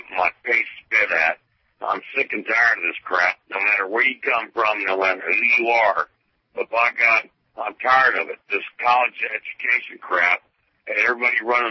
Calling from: Charleston, South Carolina, United States; I'm calling you from Charleston, South Carolina.

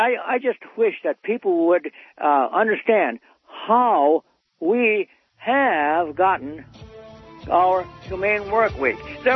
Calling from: Madison, Wisconsin, United States; And I'm from up there. I'm calling from Madison, Wisconsin

